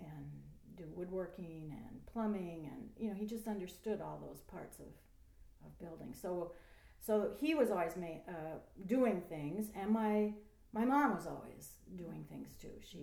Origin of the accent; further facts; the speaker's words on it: Waterloo, Iowa, United States; I was born in Waterloo, Iowa. I'm a native Iowan.